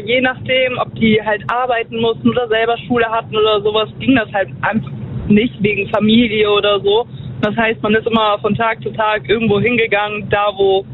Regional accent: Weissenthurm, Rhineland-Palatinate, Germany; Ich bin aus Weißenturm, Main Koblenz.

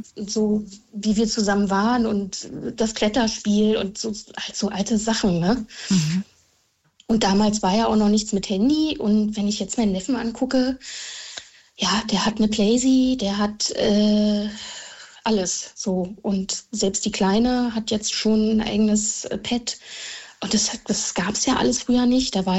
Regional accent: Stralsund, Mecklenburg-Vorpommern, Germany; now in Berlin, Germany; Wir kommen eigentlich ursprünglich aus Stralsund und Mutti hat dann, nicht rübergemacht, da war die Mauer noch und sind dann nach Hohenschönhausen gezogen.

